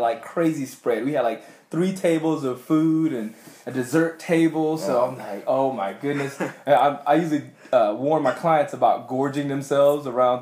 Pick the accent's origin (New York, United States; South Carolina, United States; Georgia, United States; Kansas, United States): South Carolina, United States; Remini; I'm from South Carolina, small town, below Sumter, South Carolina. So I'm definitely repping the Carolinas. Grew up in a small town, I guess.